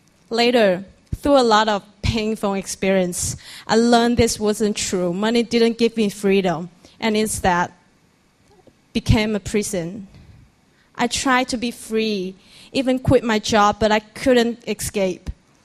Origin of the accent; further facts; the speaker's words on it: Guangzhou, Guangdong, China; English is a second language; I came from Guangzhou.